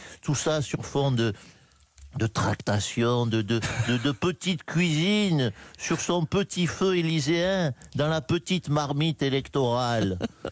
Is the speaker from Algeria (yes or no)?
no; south of France, France; je suis du Sud. Pas du Sud de la Nièvre, du Sud-Sud.